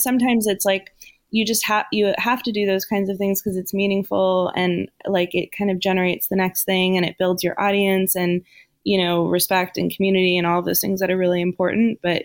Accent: Los Angeles, California, United States; I grew up in the Valley.

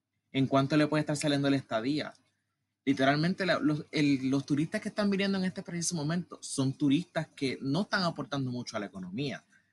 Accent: Puerto Rico; Y nosotros como puertorriqueños, porque nos están trayendo 5 o 6 dólares

